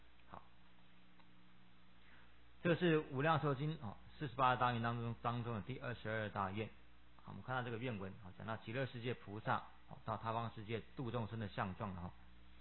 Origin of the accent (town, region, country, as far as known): China